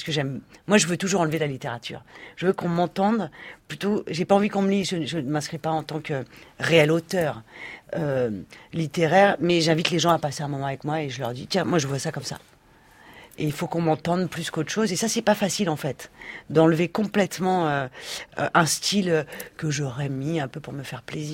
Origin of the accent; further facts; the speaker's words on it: Lyon, Auvergne-Rhône-Alpes, France; Parce qu'en fait, elle travaillait là où j'ai grandi.